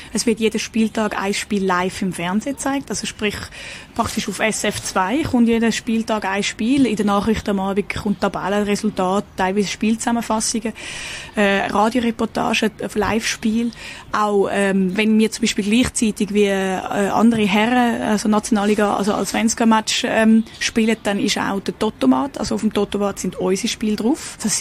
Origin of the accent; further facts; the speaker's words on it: Switzerland; now in Stockholm, Sweden; ich komme aus der Schweiz, bin 28.